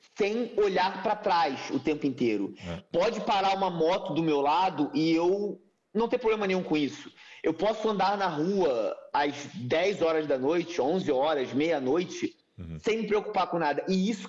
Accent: Rio de Janeiro, Brazil; now in Portugal; Como você sabe, eu falei, sou do Rio de Janeiro, né?

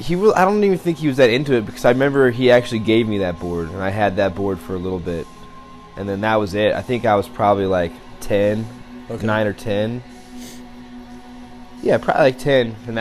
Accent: Belleville, Illinois, United States; also born or lived in St. Louis, Missouri; Yeah, I was born in St. Louis, but I grew up right across the river in Illinois, Belleville, Illinois, actually.

